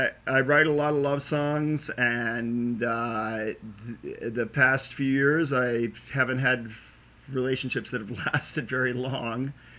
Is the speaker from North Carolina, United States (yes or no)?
yes; North Carolina, United States; I'm from North Carolina.